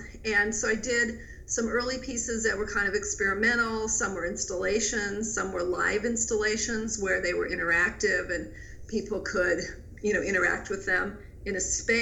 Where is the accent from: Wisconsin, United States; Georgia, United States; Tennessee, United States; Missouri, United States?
Missouri, United States; St. Louis; born there; I was born in St. Louis, Missouri.